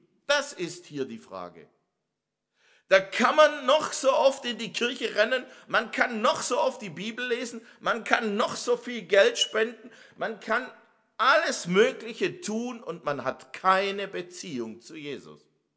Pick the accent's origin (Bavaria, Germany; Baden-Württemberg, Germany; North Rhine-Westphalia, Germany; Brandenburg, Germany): Baden-Württemberg, Germany; Ich lebe mit meiner Frau in einem kleinen Ort am Rande vom Nordschwarzwald. Und als ich noch ein Stöpke war, ich bin in dem Ort aufgewachsen, da lebten wir am Rande des Ortes.